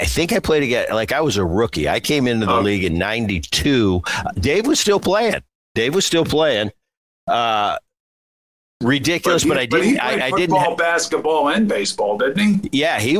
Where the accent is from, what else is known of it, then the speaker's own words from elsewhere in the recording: New Jersey, United States; I remember as a kid growing up in Jersey and when the Phillies won the World Series in 1980